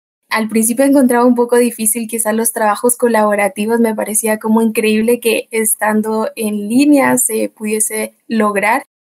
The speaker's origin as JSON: {"language": "Spanish", "country": "Colombia", "moved": "yes", "lives_now": "Chile", "said": "en mi caso particular llevo más de la mitad de mi vida viviendo en Chile. Entonces, al principio fue un gran desafío, ya que, bueno, mi experiencia en Colombia es un poco limitada solo con mi familia."}